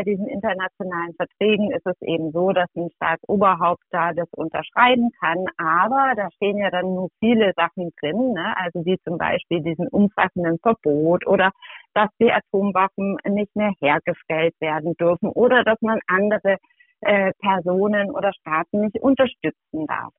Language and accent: German; Germany; Und ich schäme mich ein bisschen als Deutsche, dass das nicht selbstverständlich ist.